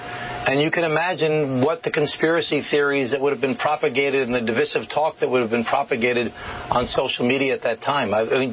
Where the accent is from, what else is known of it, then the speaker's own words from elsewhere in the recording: New York, United States; I'm from New York. He's from Kansas.